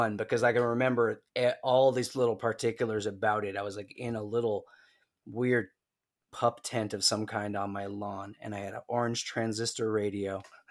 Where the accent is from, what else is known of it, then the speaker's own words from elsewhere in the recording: Hamilton, Ontario, Canada; also born or lived in Toronto / Montreal / Guelph; I was born here in Toronto. I grew up in Hamilton, which is like 45 minutes down the line, and moved back here in 1995 when I was about 20, 21.